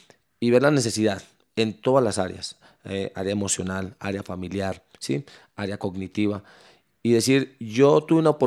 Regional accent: Medellín, Antioquia, Colombia; Mire, yo soy nacido en estos barrios. Yo soy de Manrique, precisamente el barrio Guadalupe. Crecí en un ambiente hostil totalmente.

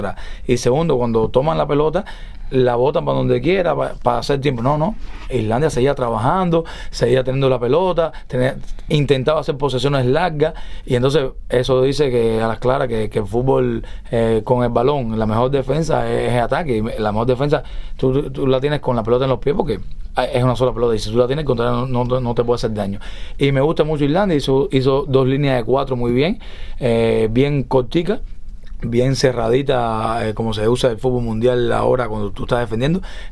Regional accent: Brazil; Spanish is a second language; italiano siempre, soy brasileño, ¿no?

